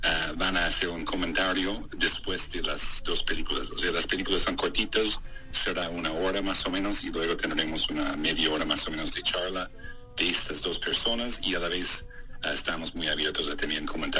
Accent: Canada; Spanish is a second language; No, soy canadiense con lazos con Argentina.

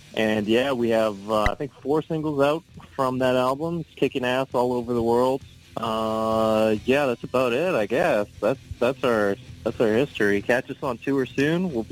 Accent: Edmonton, Alberta, Canada; We're from Canada, in Edmonton

